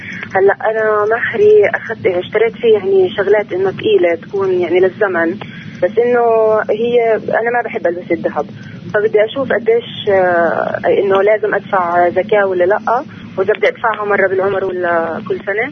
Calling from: Ramallah, West Bank, Palestine; رام الله.

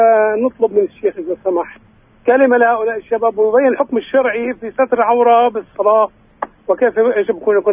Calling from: Jerusalem, Palestine

